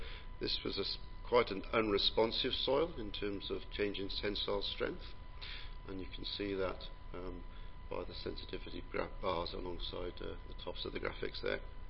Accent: Wales, United Kingdom; Now, this top left-hand photograph is actually from my hometown, South Wales, of 48 inches of rain per year, usually steeply sloped sandy soils.

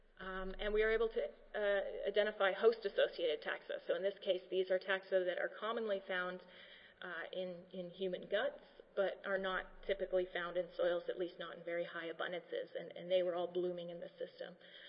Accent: Canada; I'm Canadian.

